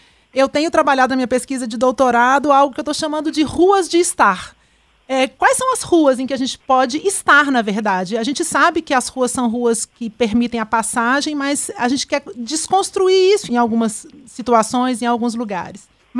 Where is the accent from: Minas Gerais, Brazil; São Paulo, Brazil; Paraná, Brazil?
Minas Gerais, Brazil; Contagem; also born or lived in Belo Horizonte; Na verdade, eu nasci em Belo Horizonte, no bairro Cruzeiro, mas com um ano eu me mudei para Contagem, porque meu pai foi trabalhar na cidade industrial e a gente morava num bairro muito tranquilo, um bairro só de casas.